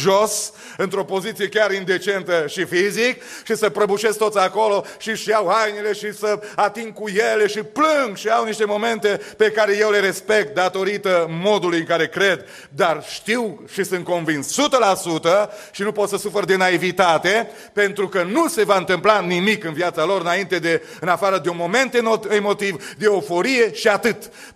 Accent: Romania; noi venim din România, neamul nostru, satul nostru, religia noastră, am stat vis-a-vis de biserica ortodoxă, am trăit printre cruci foarte bine, că în România sunt mai multe cruci decât semne de circulație.

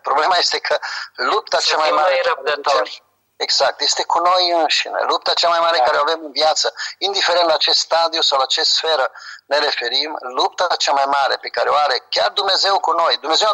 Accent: Romania; cum știau că sunt român, să le pot folosi și ca traducător, și ca om de contacte.

